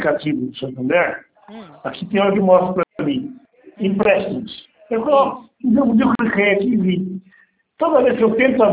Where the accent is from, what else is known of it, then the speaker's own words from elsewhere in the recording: Salto, São Paulo, Brazil; Que eu sou aqui de Salto